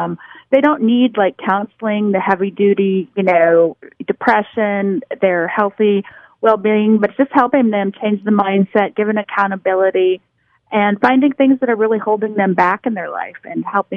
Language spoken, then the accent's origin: English; Grass Range, Montana, United States; Yes, I'm from Grass Range, Montana.